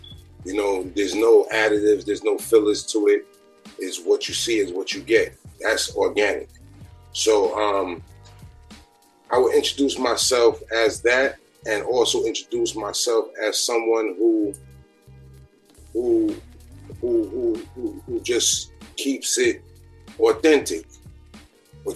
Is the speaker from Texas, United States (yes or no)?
no; New York City, New York, United States; Growing up in New York City is a melting pot for all of that.